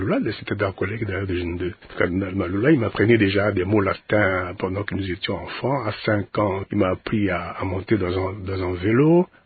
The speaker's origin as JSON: {"language": "French", "town": "Bosso Manzi", "region": "Équateur", "country": "DR Congo", "tie": "born or raised there", "said": "À Bosso Manzi. C'est une mission du territoire de l'Issala, en Équateur."}